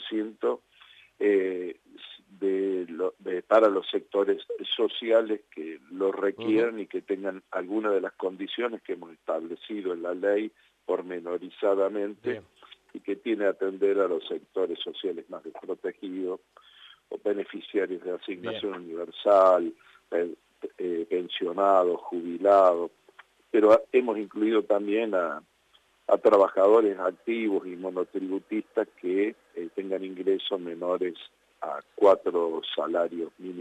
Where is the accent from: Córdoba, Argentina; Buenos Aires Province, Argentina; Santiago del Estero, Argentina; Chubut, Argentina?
Córdoba, Argentina; en el caso mío, como diputado cordobés